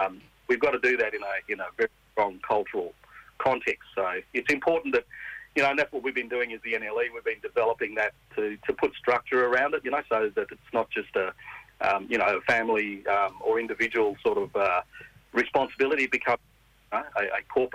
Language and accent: English; Western Australia, Australia; born there; my hometown where I was born.